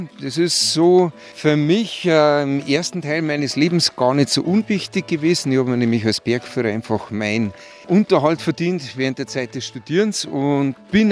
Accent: Bavaria, Germany; Ich kenne aber trotzdem natürlich die Priesbergalm. Und das ist tatsächlich meine Heimatregion.

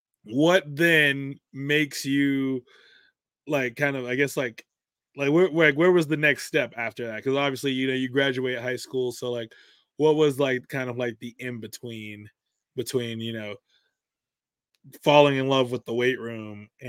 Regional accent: Maryland, United States; also born or lived in Virginia; I was born here, but then me and my mom moved to like the DMV, and so I grew up like in Maryland and Virginia and stuff. So I like went to high school out there too.

